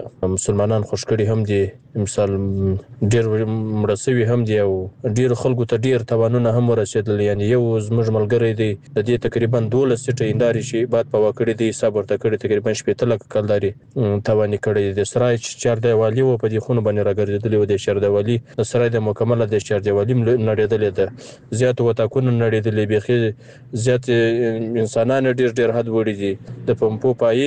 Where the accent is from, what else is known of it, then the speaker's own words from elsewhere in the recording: Farah, Afghanistan; زه چې خپل د فراه ولایت یم، د بکوا ولسوالۍ.